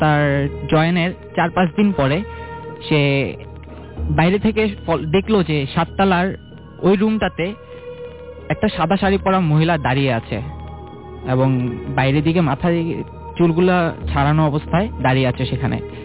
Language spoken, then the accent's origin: Bangla; Shyamoli, Dhaka Division, Bangladesh; আমি শ্যামলী থেকে এসেছি।